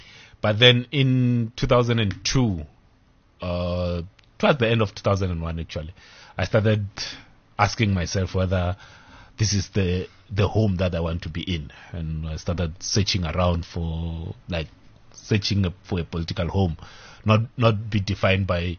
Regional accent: Tzaneen, Limpopo, South Africa; I'm from Kazankulu, Tzaneen.

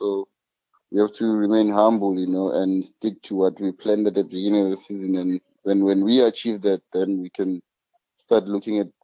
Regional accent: Alexandra, Gauteng, South Africa; also born or lived in Tembisa; Okay, I was born in Tembisa, but I grew up in Alexandra. Okay, I'm the last born.

